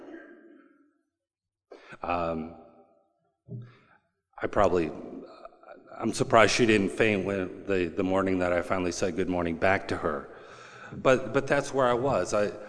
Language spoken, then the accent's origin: English; Atlanta, Georgia, United States; I'm from Atlanta. My home group is the Lowburn Third Tradition Group in Lowburn, Georgia.